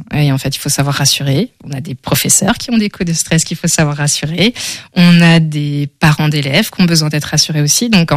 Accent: Nantes, Pays de la Loire, France; moved away as an adult; je viens de Nantes, à la base. J'ai eu pas mal la bougeotte. Donc, je suis partie de Nantes quand j'avais une petite vingtaine

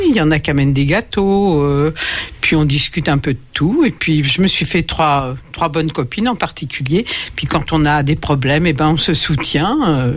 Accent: Paris, Île-de-France, France; now in Angers, France; Je suis parisienne, mais je suis venue à Angers, ça fait 8 ans et demi.

